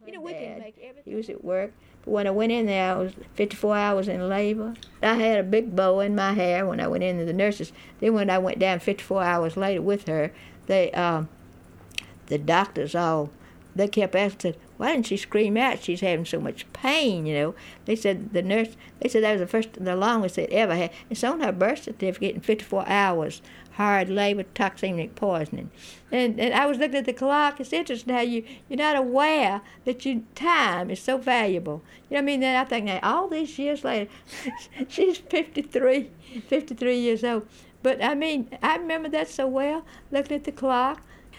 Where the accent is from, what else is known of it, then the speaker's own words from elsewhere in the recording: the South, United States; now in California, United States; I said, yeah, I'm a Southerner.